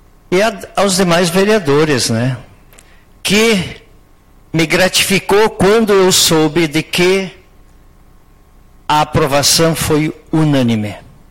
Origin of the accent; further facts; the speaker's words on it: Barão, Rio Grande do Sul, Brazil; born there; no nosso município de Barão, onde eu nasci. Onde eu nasci? Nasci no hospital de Barão. Minha mamãe me deu a vida lá em Barão, no hospital, que era o nosso distrito, né? Era o nosso distrito, nós éramos do Sagrado Coração, que pertencíamos a Barão, e por sua vez, Montenegro. 1953.